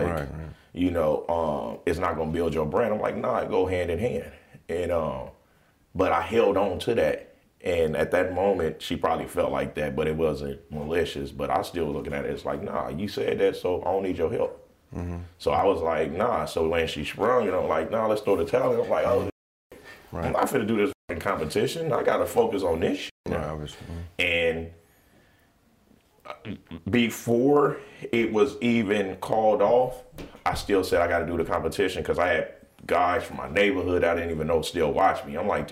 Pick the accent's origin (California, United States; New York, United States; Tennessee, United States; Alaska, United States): California, United States; Los Angeles; also born or lived in St. Louis; But, I was born in St. Louis, Missouri. Mm-hmm. My mom, she moved us out here when I was like 3 or 4 years old. So, I'm pretty much from California. I'm from LA, South Central.